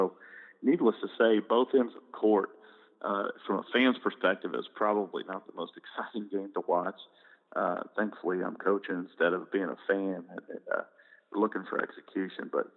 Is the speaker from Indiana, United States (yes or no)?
yes; Marion, Indiana, United States; I didn't go to high school there, but I'm from Marion, so it's always a special thing. You know, I grew up in the era of the, you know, the so-called